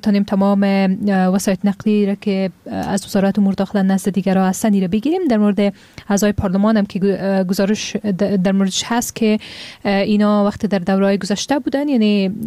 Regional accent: Afghanistan

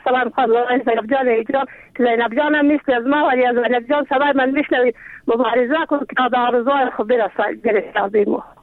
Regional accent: Afghanistan; ما زن افغانیم

